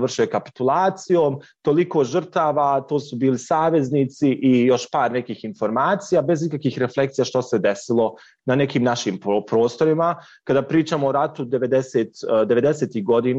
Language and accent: Bosnian; Bosnia & Herzegovina; dolazim iz Bosne i Hercegovine, radim